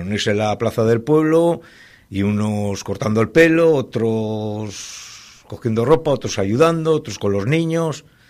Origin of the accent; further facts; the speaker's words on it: Laredo, Cantabria, Spain; pero sí sabe que nosotros somos de Laredo.